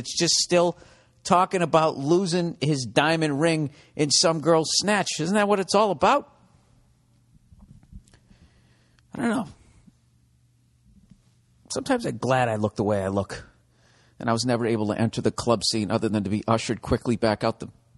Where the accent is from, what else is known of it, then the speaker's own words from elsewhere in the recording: United States; So I'm an American.